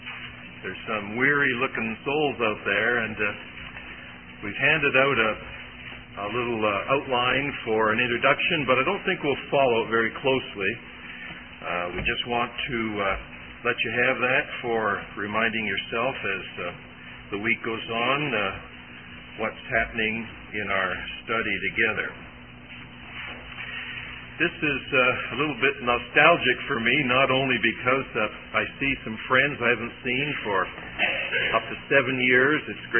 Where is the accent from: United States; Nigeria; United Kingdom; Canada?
Canada; Toronto, Ontario; I was born in Toronto and attended Central Gospel Hall in the city of Toronto